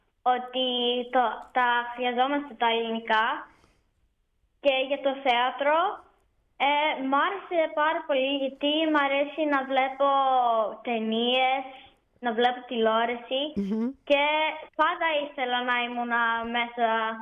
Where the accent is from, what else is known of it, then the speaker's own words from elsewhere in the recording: Australia; Εγώ γεννήθηκα εδώ στην Αυστραλία και μεγάλωσα εδώ, αλλά η οικογένειά μου έχει γεννηθεί στην Ελλάδα, μόνο εγώ είμαι στην Αυστραλία.